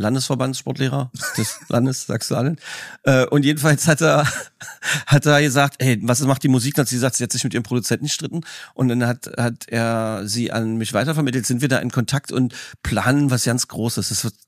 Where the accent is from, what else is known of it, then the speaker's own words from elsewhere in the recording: East Germany, Germany; Nein, ich bin im Osten groß geworden.